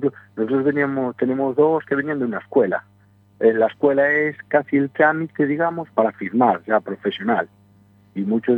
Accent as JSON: {"language": "Spanish", "region": "Galicia", "country": "Spain", "said": "nosotros venimos de Galicia, que juega béisbol 0"}